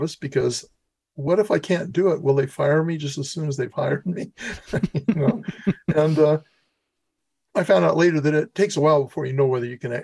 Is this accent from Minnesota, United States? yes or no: no; La Grande, Oregon, United States; born there; I was born in Oregon.